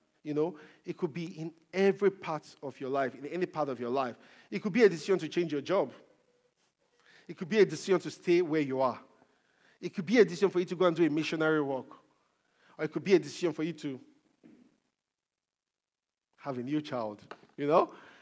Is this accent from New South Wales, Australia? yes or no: no; Melbourne, Victoria, Australia; moved away; I was from Melbourne previously, you know, and I did change my location.